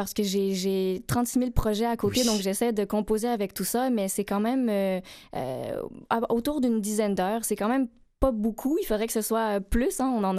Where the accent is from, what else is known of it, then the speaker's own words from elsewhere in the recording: Laval, Quebec, Canada; Et moi, j'ai grandi à Laval.